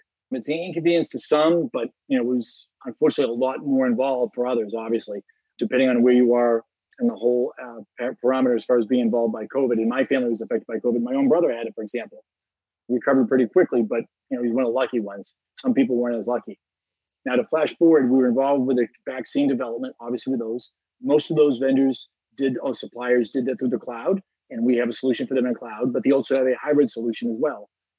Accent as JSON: {"language": "English", "country": "United States", "said": "as an American, that's always great seeing the transition and a very patriotic day to go through this."}